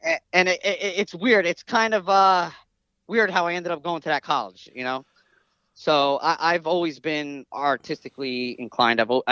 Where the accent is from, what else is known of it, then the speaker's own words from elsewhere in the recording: Paterson, New Jersey, United States; born there; I was born in Paterson, New Jersey.